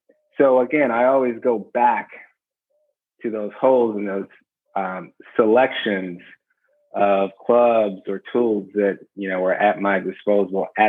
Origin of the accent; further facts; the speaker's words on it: South Carolina, United States; You know, I grew up in the Deep South in South Carolina. I was privileged enough to go to a private school where I was one of very few African Americans.